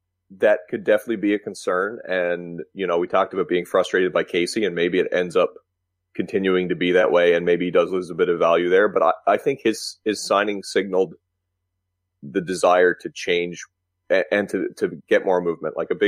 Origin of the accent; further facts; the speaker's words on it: Canada; Well, as a Canadian